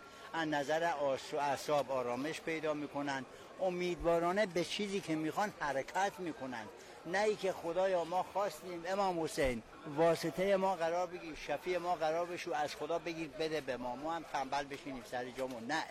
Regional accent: Hamadan, Iran; از همدان هستم، با همسرم اومدیم.

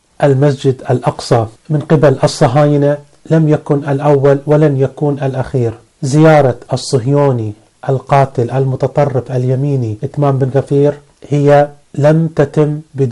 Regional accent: Bahrain; عندنا في البحرين رجال ونساء أبطال وبطلات

